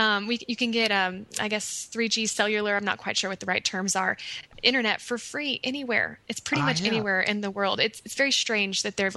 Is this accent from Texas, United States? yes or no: yes; Austin, Texas, United States; because I'm from Austin, Texas, where everyone is a Wi-Fi, a laptop toter